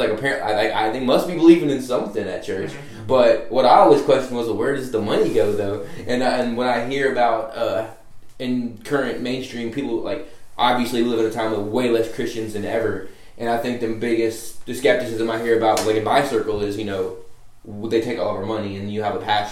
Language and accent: English; Cleveland, Ohio, United States; What I found crazy, I'm from Cleveland, Ohio.